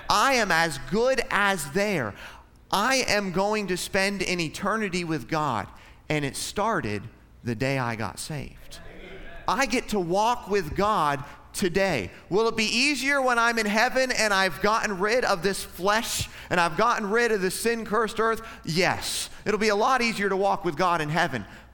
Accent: Alaska, United States; We grew up way up in Alaska.

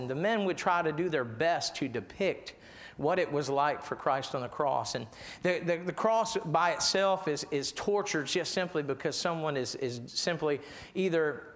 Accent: Eastern Shore, United States; where I grew up on the Eastern Shore, we call it a mountain, but it's really just a hill of dirt.

